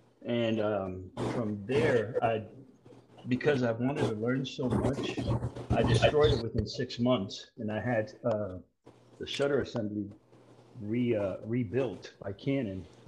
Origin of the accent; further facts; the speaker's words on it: Puerto Rico; now in Houston, United States; I come from Puerto Rico, and I'm residing now in Houston.